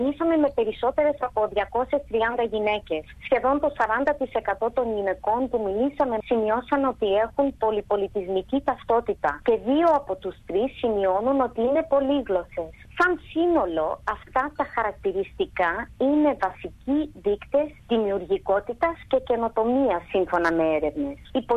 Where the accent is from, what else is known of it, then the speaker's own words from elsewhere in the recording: Australia; γιατί μεγάλωσα στην Αυστραλία, ναι, με Έλληνες γονείς